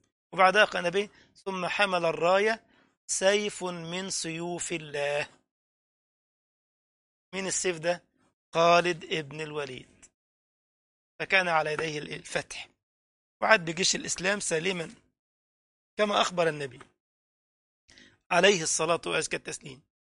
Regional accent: Egypt; وكان عندنا في مصر إلى عهود قريبة سلالة العلويين

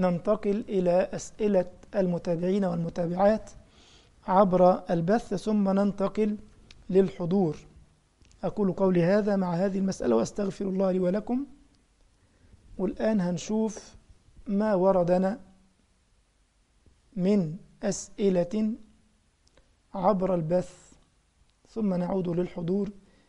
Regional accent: Egypt; اسمه ايه معرفش اسمه ايه عندنا في مصر، المداح ده اللي معظم كلامه شرك.

